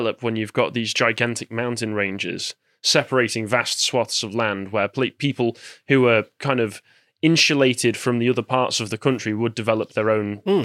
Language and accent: English; England, United Kingdom; I'm from relatively, some would argue that I'm from the Midlands, but I consider myself from the north. I'm close enough to Manchester to consider myself a Northman.